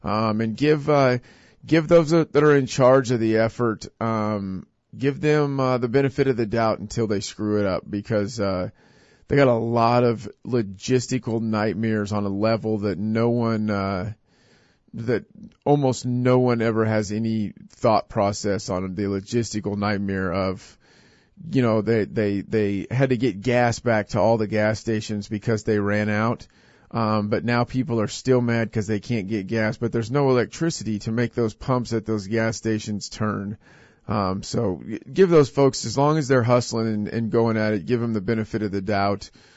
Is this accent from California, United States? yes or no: no; Hutchinson, Kansas, United States; Third Thursday is an event, that happens here in Hutchinson, Kansas, my hometown.